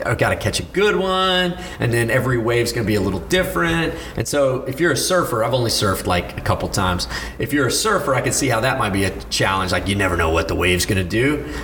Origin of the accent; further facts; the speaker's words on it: Port Neches, Texas, United States; I grew up in Port Neches, so I've got tons of friends whose homes were flooded.